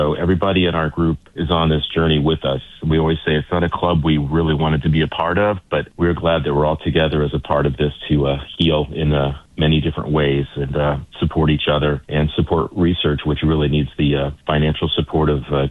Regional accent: Indiana, United States; I grew up in Indiana in a small school, so we did everything.

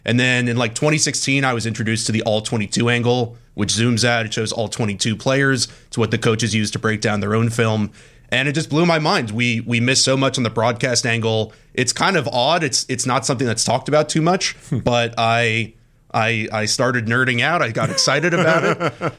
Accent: California, United States; I'm originally from Cali, Bay Area.

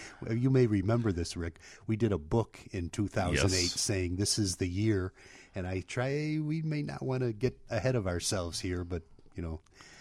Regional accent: Illinois, United States; You know, I grew up on the South Side, and I knew what that meant to people.

